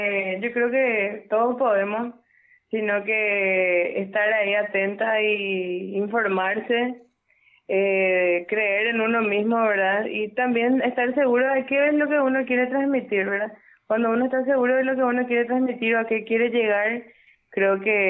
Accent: Ciudad del Este, Alto Paraná, Paraguay; Nosotros somos de Ciudad del Este

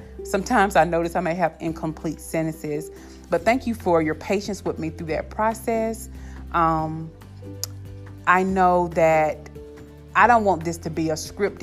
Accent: the South, United States; accent: Southern; I'm also from the South, so I'm sure you can hear my Southern accent, even though I can't, right?

